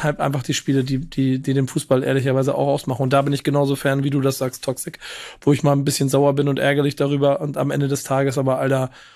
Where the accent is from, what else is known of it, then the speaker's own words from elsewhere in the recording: Hamburg, Germany; freue ich mich wirklich auch als Hamburger